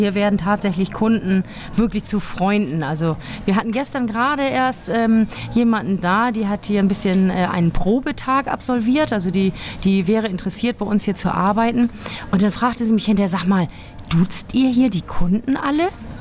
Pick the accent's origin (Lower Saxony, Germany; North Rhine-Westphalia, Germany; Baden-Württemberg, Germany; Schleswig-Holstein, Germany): Schleswig-Holstein, Germany; Ich persönlich mag meine Heimat sehr gerne und würde das als große Herausforderung sehen, in einer Großstadt zu leben. Von der Tendenz her, ich fühle mich sehr, sehr wohl hier in Dithmarschen